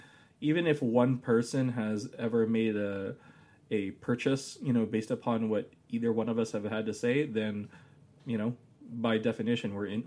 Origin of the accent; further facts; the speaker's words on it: United States; It's just very clear, you know, that I'm an American.